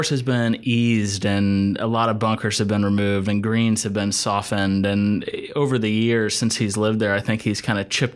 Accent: Asheville, North Carolina, United States; Bend as a town really clicked with me because I'm from Asheville, North Carolina.

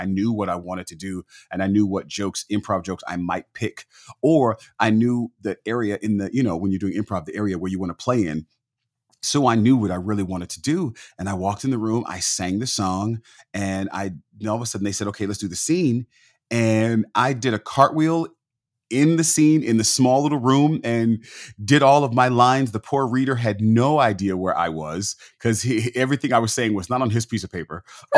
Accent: California, United States; Don and I, we're from California, and we would go to Disneyland weekly, like on the weekends.

